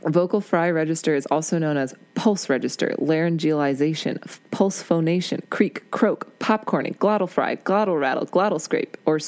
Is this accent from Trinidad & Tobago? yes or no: no; Canada; As a Canadian citizen, allow me to correct you.